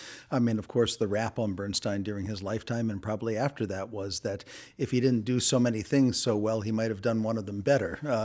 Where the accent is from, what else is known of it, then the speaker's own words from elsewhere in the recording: United States; as an American born and bred musical product, I mean, that music has loomed large in my life for a long time.